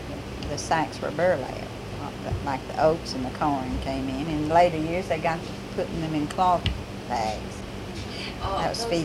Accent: Woolmarket, Mississippi, United States; We moved then down to Woolmarket and lived there all the rest. Of course, I grew up in Woolmarket. That's the only home I ever knew. Married and came up this way.

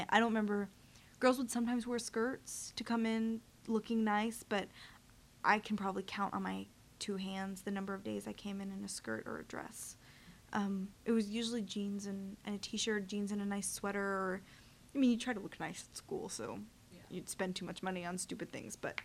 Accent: Atlanta, Georgia, United States; also born or lived in New York; I actually hadn't, I don't think I went to Lenox until I moved back to Atlanta from New York recently, like officially. I mean, I've been there. I'd been to Lenox before, but I never went there for shopping when I was in high school, because it was, like, far.

